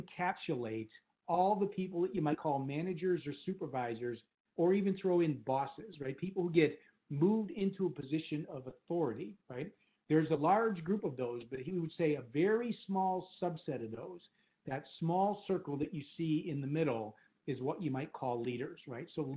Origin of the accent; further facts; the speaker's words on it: Michigan, United States; also born or lived in Chicago; I was born and raised in Michigan and spent most of my life here. The one exception was when I lived in Chicago for 10 years.